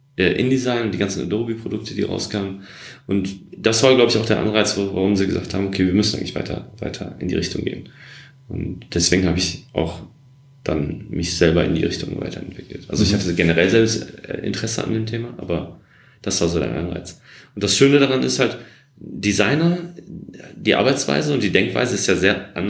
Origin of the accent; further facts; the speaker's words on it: Essen, North Rhine-Westphalia, Germany; now in Berlin, Germany; Ich bin im Ruhrgebiet groß geworden, in Essen. Mhm. Und irgendwann bin ich nach Berlin gezogen.